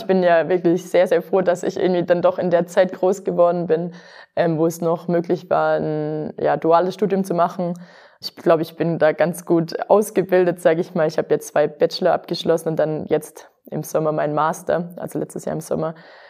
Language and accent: German; Baden-Württemberg, Germany; auf ganz lange Sicht weiß ich ja, dass es meine Heimat ist sozusagen. Und dann geht es schon auch mal zu gucken, okay, kann man irgendwo rund um Stuttgart sesshaft werden?